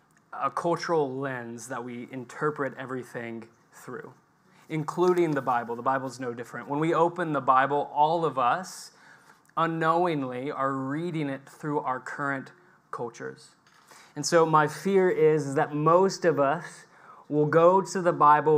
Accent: United States; now in Birmingham, United Kingdom; I'm an American, living and working in the UK, spending most of my time with Persians.

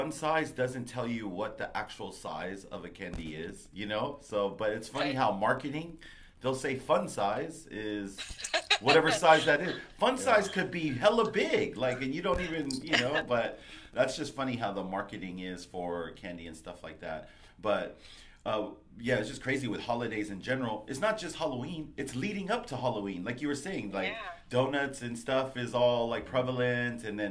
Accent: Samoa; Because even as Samoans, you know, for us too, that's the same thing.

